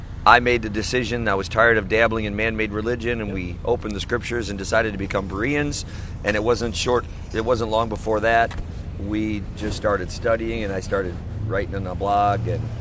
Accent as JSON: {"language": "English", "region": "Wisconsin", "country": "United States", "said": "So, and I'm from Wisconsin originally, so I'm used to sub-zero."}